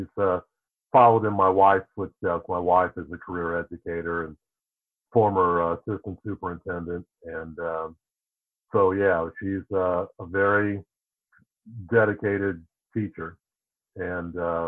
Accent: St. Charles, United States; They asked me to share my story in the context of race and growing up in St. Charles.

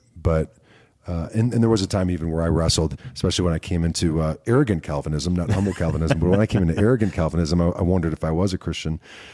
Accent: Detroit, Michigan, United States; now in Fort Worth, United States; Yeah, I grew up in the Detroit area, and my dad was in professional baseball, so we moved around a lot.

